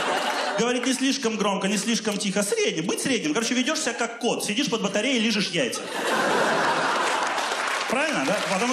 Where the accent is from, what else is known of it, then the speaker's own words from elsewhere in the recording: Siberia, Russia; А дело в том, что я из Сибири, понимаете, у нас в Сибири культ мяса.